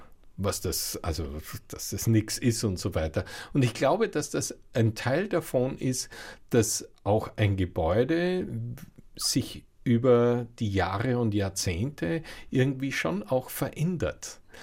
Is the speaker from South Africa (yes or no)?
no; Linz, Upper Austria, Austria; wie in meiner Heimatstadt 1977 Sacre aufgeführt wurde, da war ich drinnen im Brucknerhaus in Linz